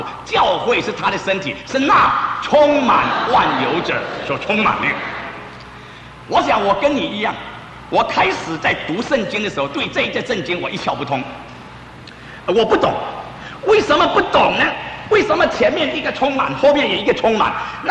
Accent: China; 今天日本人跟我们中国人一样高大

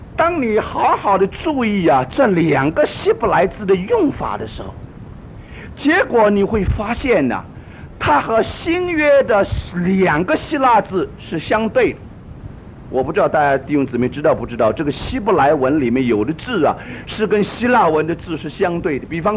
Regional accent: China; 那么我们中国人讲道讲得很习惯的

